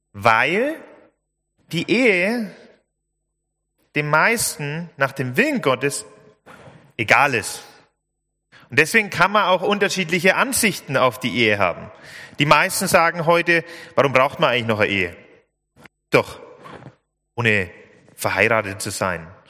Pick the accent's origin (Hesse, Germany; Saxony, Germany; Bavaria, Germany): Bavaria, Germany; Ich bin aus der Nähe von Nürnberg. In der Nähe von Heroldsberg, kennen vielleicht die meisten, Klagscheid, Kleingescheid. Ich bin 29 Jahre alt, dieses Jahr geworden.